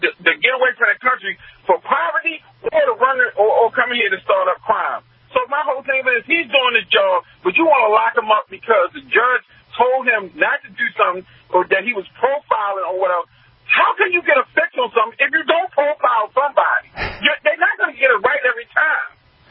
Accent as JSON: {"language": "English", "town": "Queens", "region": "New York", "country": "United States", "lives_now": "Baltimore, United States", "said": "because I'm not from Baltimore, I'm from Queens, New York, but I live in the Baltimore region."}